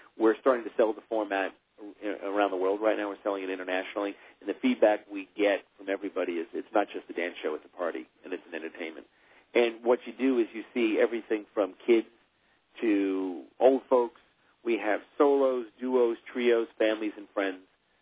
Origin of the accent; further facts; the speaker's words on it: New York, United States; now in California, United States; I'm a New Yorker, and I miss it, and I love New York. I came out to California to write one-hour dramas and feature films